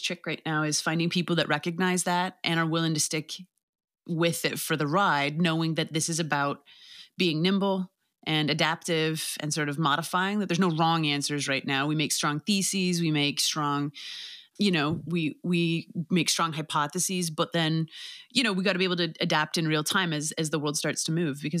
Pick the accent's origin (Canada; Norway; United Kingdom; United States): Canada; I'm Canadian.